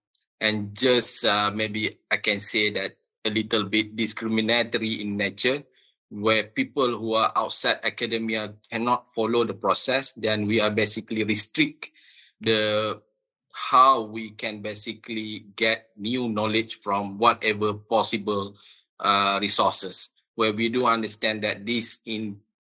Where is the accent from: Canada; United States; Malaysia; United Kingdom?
Malaysia; I'm from Malaysia, a very small country at the Southeast Asia, neighboring to Singapore, Thailand, as well as Indonesia.